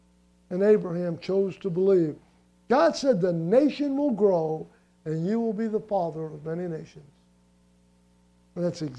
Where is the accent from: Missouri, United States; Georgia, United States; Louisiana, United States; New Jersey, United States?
Louisiana, United States; New Orleans; Like me, I'm from the Ninth Ward in New Orleans.